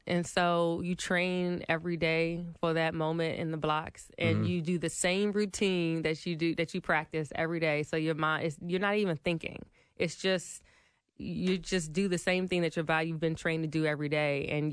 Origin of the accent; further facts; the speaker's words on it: Maryland, United States; I'm from Maryland, so, you know, that's about a four-hour drive, and that was the nearest point of contact that I had with somebody.